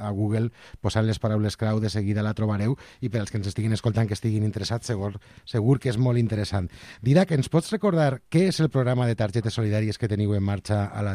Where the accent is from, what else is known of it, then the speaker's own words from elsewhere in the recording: Castelló, Valencian Community, Spain; És que jo soc de Castelló, Didac.